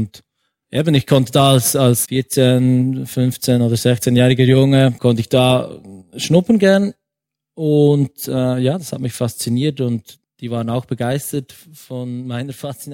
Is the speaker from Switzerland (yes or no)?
yes; Burgdorf, Bern, Switzerland; ich bin ursprünglich aus Burgdorf. Das ist eine Stadt, heißt zwar Dorf, ist eine Stadt